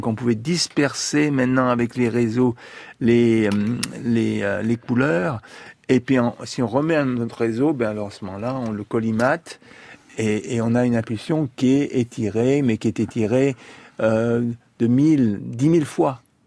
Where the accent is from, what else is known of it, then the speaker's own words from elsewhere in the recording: Auvergne-Rhône-Alpes, France; Moi, je suis savoyard, hein, donc j'adore le ski.